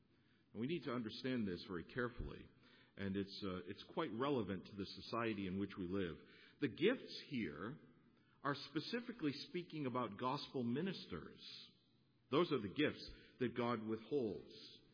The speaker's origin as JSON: {"language": "English", "region": "Northeast", "country": "United States", "tie": "born or raised there", "said": "I grew up in the Northeast."}